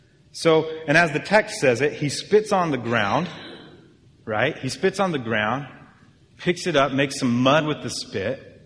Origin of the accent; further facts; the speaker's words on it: Mesa, Arizona, United States; Where I grew up in Arizona, in Mesa, all the parks, you have the city level streets, right?